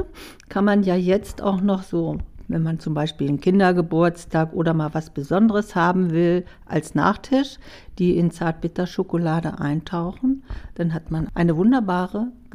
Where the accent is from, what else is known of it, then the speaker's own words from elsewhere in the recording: Hannover, Lower Saxony, Germany; born there; geboren in Hannover. Dann sind wir aufs Land gezogen und wir sind eine Großfamilie gewesen und wir haben mitten im Wald gewohnt